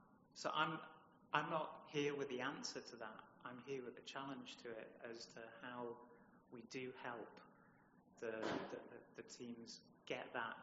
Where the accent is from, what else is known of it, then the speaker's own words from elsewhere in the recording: North East England, United Kingdom; now in Suffolk, United Kingdom; I'm an incomer to Suffolk. I'm a Geordie, but I've been in Suffolk since 1990, when I joined Ipswich Hospital